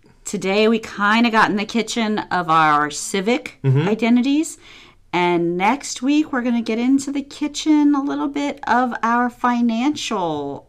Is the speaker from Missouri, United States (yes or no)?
yes; Missouri, United States; now in Arkansas, United States; White American woman, middle-aged, who grew up in Missouri and now lives in Arkansas.